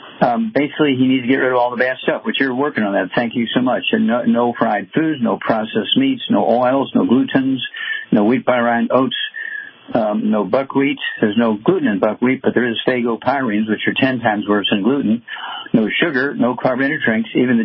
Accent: Missouri, United States; Chuck, let's go to my home state, Missouri, and Stephanie.

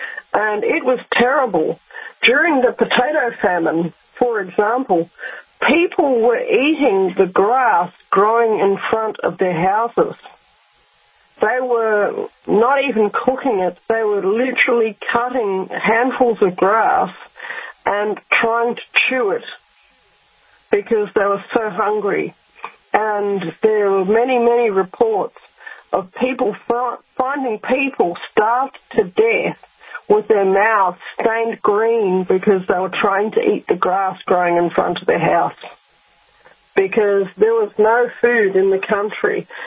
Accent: Rotorua, Bay of Plenty, New Zealand; I grew up in Rotorua, which used to be inhabited by a cannibal tribe.

